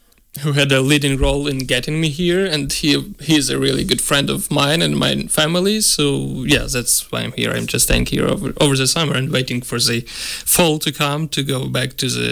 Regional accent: Ukraine; Everybody's so kind when they hear I'm from Ukraine.

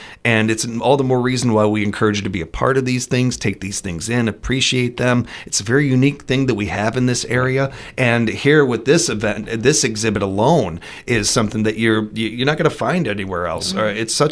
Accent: Chicago, Illinois, United States; where I grew up in Chicago, you got the Lincoln Park Zoo, you got the Brookfield Zoo.

